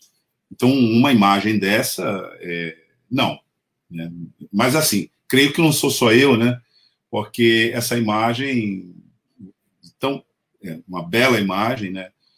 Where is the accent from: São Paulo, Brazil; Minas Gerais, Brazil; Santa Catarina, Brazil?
São Paulo, Brazil; Santos; Já vi, a gente a gente como santista, né?